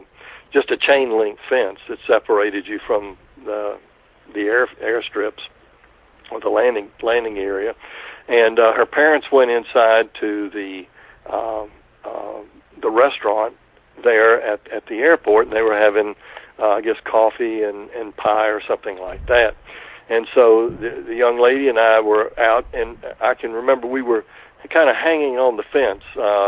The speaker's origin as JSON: {"language": "English", "town": "Pensacola", "region": "Florida", "country": "United States", "tie": "born or raised there", "said": "I grew up in Pensacola, Florida."}